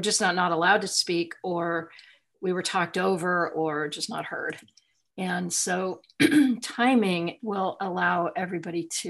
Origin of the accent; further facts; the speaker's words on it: Texas, United States; I forgot to say that, I'm still unmuted. I'm from Texas.